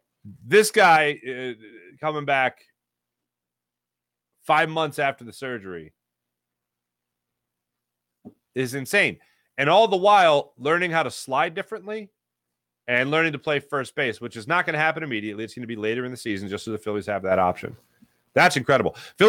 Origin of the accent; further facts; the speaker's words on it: Cherry Hill, New Jersey, United States; Mark, I grew up in Cherry Hill.